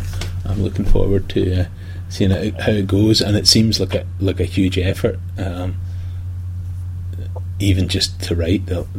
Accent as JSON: {"language": "English", "country": "United Kingdom", "said": "I'm British."}